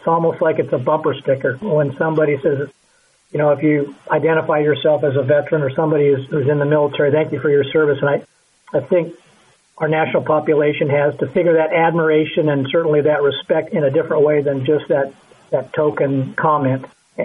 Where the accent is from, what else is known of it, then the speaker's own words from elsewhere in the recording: Oregon, United States; I grew up in Oregon, and Oregon had the longest living Medal of Honor recipient, Robert Maxwell.